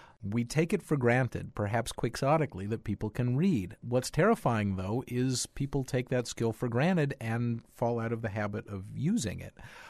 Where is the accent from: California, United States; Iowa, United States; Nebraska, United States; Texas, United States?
California, United States; I'm a Californian too.